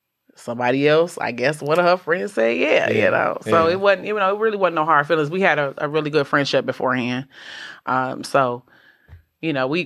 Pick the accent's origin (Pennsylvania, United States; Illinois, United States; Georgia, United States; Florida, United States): Illinois, United States; Chicago; I grew up in Chicago on the South Side. Shout out to the South Side. You know, I'm a project. I'm a product of the projects. You know, I grew up in the projects.